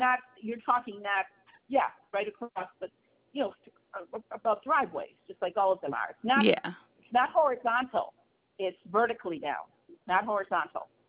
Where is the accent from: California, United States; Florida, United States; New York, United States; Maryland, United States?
New York, United States; Kingston; but I'm from Kingston, all right, Kingston, New York.